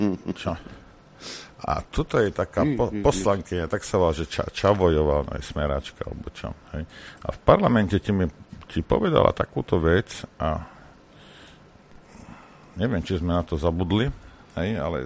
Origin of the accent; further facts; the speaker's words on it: Rimavská Sobota, Banská Bystrica Region, Slovakia; Ja som vyrastal v Rimavskej Sobote, 25% cigáňov.